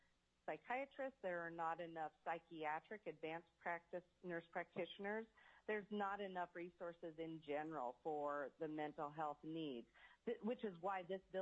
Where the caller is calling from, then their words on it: Anchorage, Alaska, United States; I'm calling today from Anchorage to testify on their behalf.